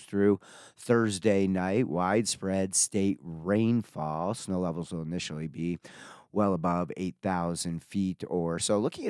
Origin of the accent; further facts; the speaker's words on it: Canada; I'm Canadian meteorologist